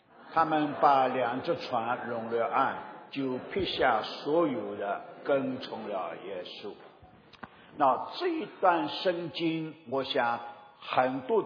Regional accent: Shanghai, China; 我常常说我是上海人，上海人讲国语就等于广东话了

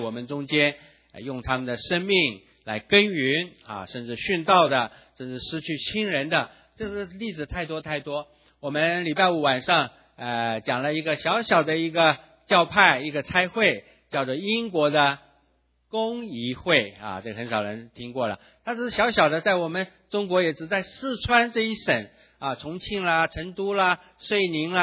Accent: Taiwan; 像我在台湾长大，台湾也有很多美男浸信会啊，像我们也是美男浸信会的教会。

